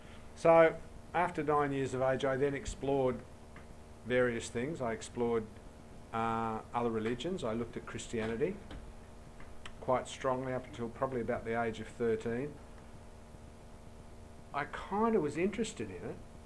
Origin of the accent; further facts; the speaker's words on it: Sydney, New South Wales, Australia; And I grew up in Sydney, and I remember standing, and I grew up in middle-class suburb, quite a comfortable existence.